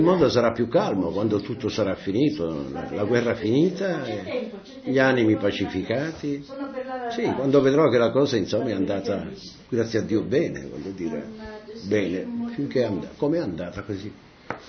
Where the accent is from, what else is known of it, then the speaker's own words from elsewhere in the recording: Messina, Sicily, Italy; sono di Messina, tanto per... Io ci tengo.